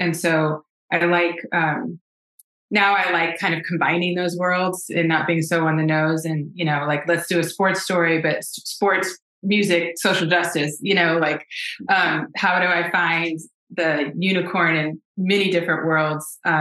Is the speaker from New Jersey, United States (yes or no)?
no; Houston, Texas, United States; I moved back home. I moved back down south. I'm from Houston. I moved back to Texas.